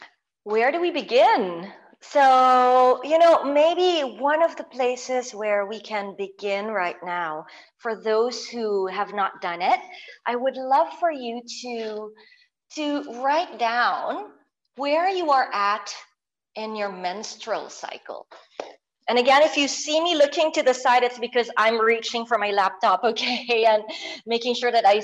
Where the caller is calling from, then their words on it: Manila, Metro Manila, Philippines; I am in the Philippines. I'm calling from Manila